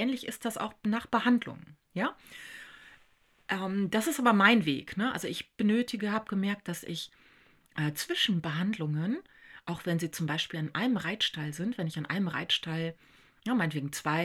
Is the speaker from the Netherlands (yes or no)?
no; Münster, North Rhine-Westphalia, Germany; Ich selber bin in der Stadt groß geworden, also ich komme aus Münster. Jetzt würde jemand, der aus einer großen Stadt kommt, das wahrscheinlich eher als kleinere Stadt bezeichnen. Für mich ist das schon recht groß